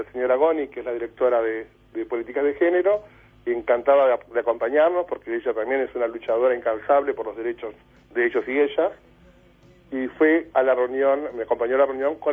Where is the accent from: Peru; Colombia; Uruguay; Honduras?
Uruguay; somos tan uruguayos como cualquier uno más